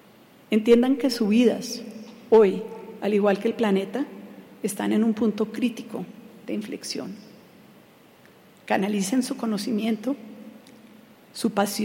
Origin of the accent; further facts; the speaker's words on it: Colombia; como colombiana con orgullo que yo he trabajado en todas las regiones del mundo